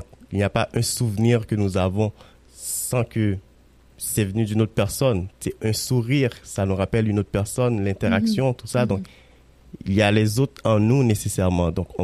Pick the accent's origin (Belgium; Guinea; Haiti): Haiti; moved away; Je viens d'Haïti aussi, puis je suis arrivé ici quand même. J'ai vécu pas mal de temps en Haïti